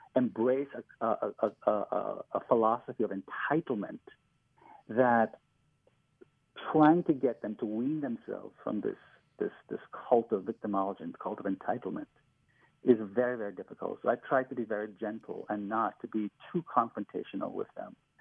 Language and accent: English; Jamaica; Well, I'm Caribbean black. I was born and raised in Jamaica.